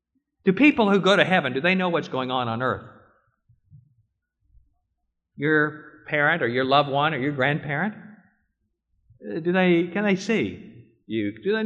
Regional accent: Iowa, United States; I grew up in Iowa, where the Drake Relays was a big annual event.

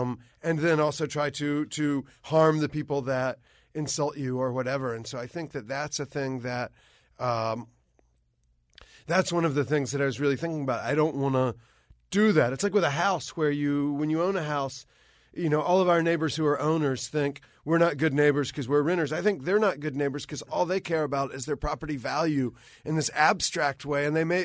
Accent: South Carolina, United States; We're from South Carolina, so, you know, that's how it goes.

